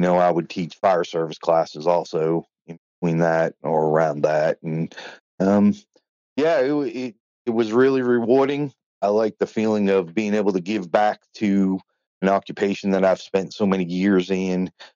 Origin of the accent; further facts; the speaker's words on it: Massachusetts, United States; moved away; So, originally I'm from Massachusetts